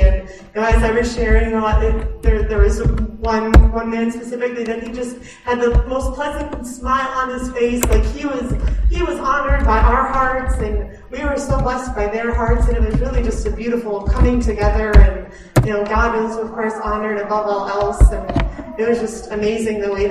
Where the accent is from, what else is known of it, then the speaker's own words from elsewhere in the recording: United States; I come from the United States. I've lived there my whole life.